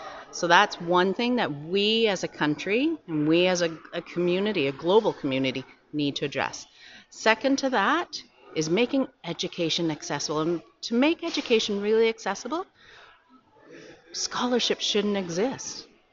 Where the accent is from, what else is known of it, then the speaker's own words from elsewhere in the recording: Canada; I'm born and raised in Canada. My father is from Jamaica and lived there till he was 26.